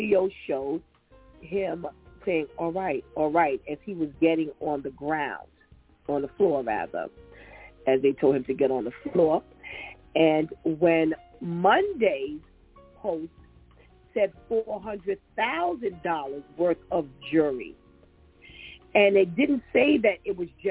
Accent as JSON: {"language": "English", "town": "New York City", "region": "New York", "country": "United States", "said": "You, Elder Nitesha, and myself, we're from New York City. Regardless of where we live, we're from New York City."}